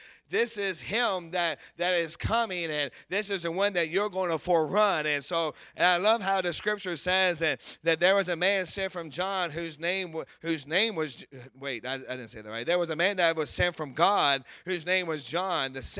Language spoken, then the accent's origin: English; Lynchburg, Virginia, United States; I'm from Lynchburg, Virginia.